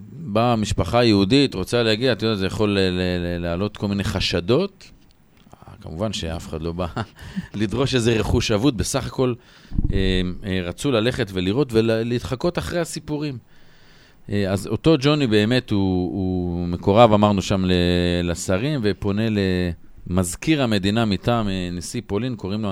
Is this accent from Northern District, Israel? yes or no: yes; Safed, Northern District, Israel; אני גדלתי כילד, אני גדלתי בצפת